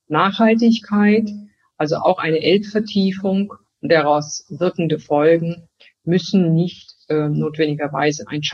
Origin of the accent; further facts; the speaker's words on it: Germany; born there; ich bin natürlich in Deutschland geboren. Deutschland ist ein Stück Heimat.